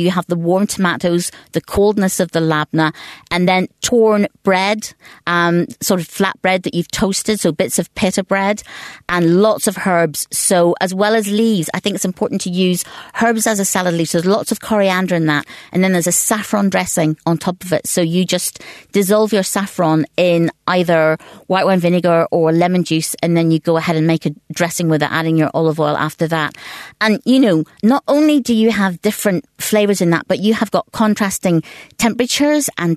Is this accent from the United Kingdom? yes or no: yes; Northern Ireland, United Kingdom; moved away as an adult; now in London, United Kingdom; I'm from Northern Ireland. And as I grew up in Ireland, we had nothing exotic whatsoever.